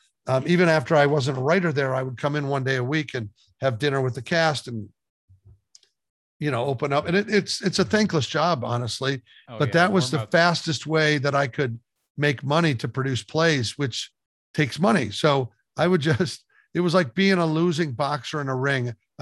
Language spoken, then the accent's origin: English; Midwest, United States; So I was Catholic and he was Jewish and I grew up in the Midwest and he grew up in New York.